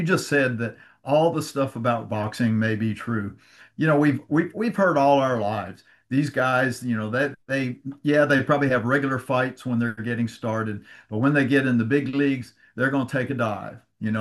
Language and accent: English; Florida, United States; growing up in Florida, when I first started watching pro wrestling, Cowboy Luttrell was the promoter.